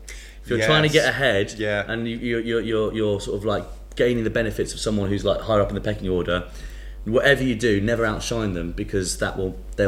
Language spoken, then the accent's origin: English; Maidenhead, South East England, United Kingdom; Yeah, that's where I'm from, so yeah.